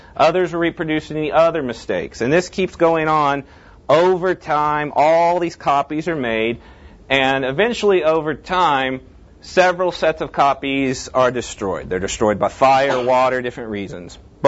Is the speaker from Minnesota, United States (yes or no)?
no; Tennessee, United States; I'm from West Tennessee. It's worse.